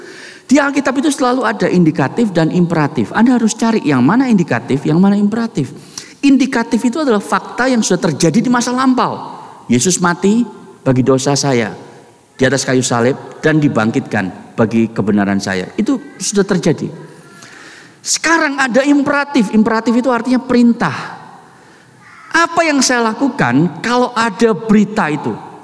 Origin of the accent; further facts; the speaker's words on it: Surabaya, East Java, Indonesia; Saya bingung, saudara, karena saya dari Surabaya.